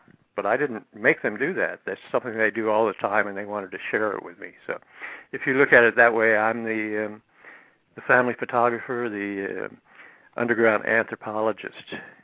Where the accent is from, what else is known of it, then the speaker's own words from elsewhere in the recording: the South, United States; I grew up in the South. I was a Southern Baptist kid, so it's probably my early conditioning